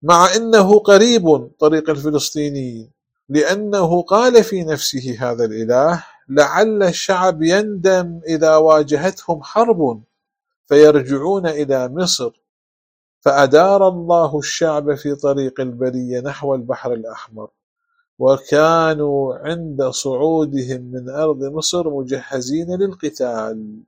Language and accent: Arabic; Iraq; كما يقال عندنا في العراق